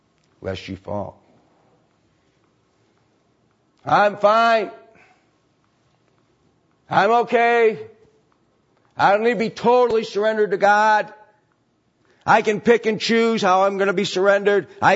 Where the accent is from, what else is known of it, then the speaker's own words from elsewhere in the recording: Wales, United Kingdom; I read about the early Welsh settlers. I'm Welsh.